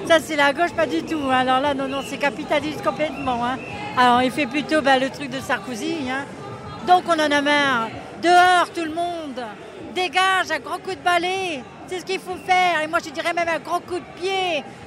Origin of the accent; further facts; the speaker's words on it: Douai, Hauts-de-France, France; Ben là, je viens de Douai, moi.